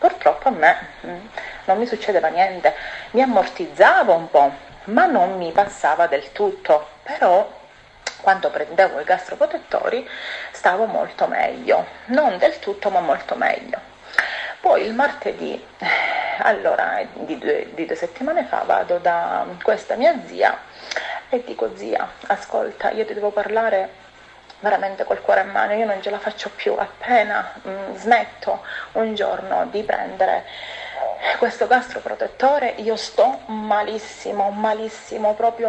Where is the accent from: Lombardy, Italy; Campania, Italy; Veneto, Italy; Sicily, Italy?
Sicily, Italy; Casteltermini; Sono da Castel Termini e frequento la chiesa, la parola della fede, dove ministra il pastore Mario Cozzi.